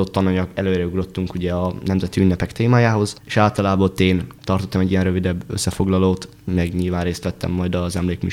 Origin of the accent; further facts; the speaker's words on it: Kállósemjén, Szabolcs-Szatmár-Bereg, Hungary; also born or lived in Debrecen; Én 2007. november 13-án születtem Debrecenbe. Kállós Emlyénben a Kállai Miklós Általános Iskolába jártam. Nyilván én ott nőttem fel ismerős közegben.